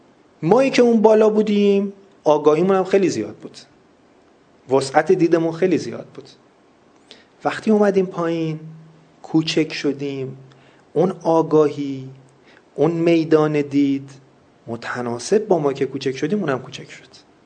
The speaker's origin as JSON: {"language": "Persian", "country": "Iran", "tie": "born there", "said": "من چرا مثلا تو ایران دنیا اومدم"}